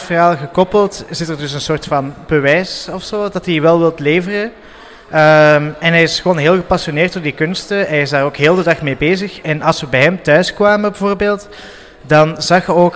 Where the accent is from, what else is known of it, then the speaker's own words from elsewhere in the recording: Ostend, West Flanders, Belgium; En ik ben zelf ook een Oostendenaar.